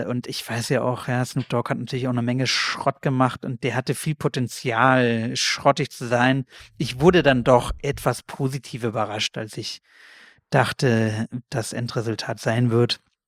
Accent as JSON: {"language": "German", "country": "Germany", "said": "Also ich musste natürlich erstmal über den Namen schmunzeln als Deutscher, ist klar, Penner, haha."}